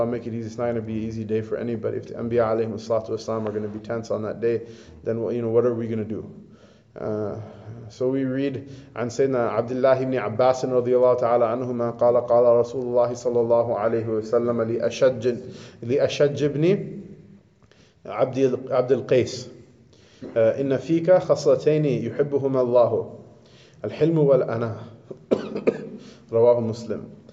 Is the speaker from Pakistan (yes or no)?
yes; Pakistan; of course I'm going to Jannah, I'm from Pakistan, what else, where else would I go, right?